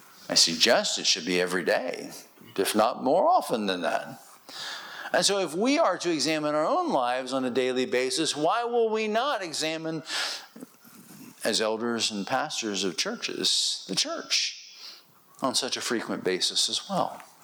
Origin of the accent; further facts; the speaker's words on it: United States; You know, and growing up in America, we're kind of numbed to the idea of totem poles.